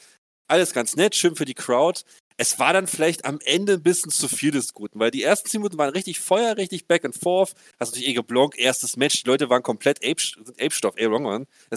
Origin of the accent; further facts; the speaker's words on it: East Germany, Germany; Und als Ostdeutscher muss ich mich dazu jetzt äußern.